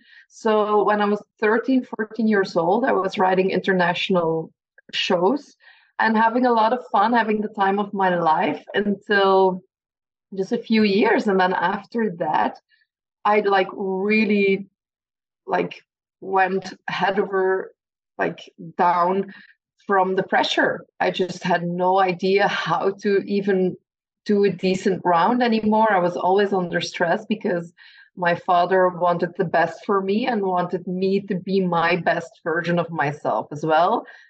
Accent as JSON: {"language": "English", "country": "Belgium", "second_language": "English", "said": "I don't know the word because I'm from Belgium, so I'm not always good with the terms in English."}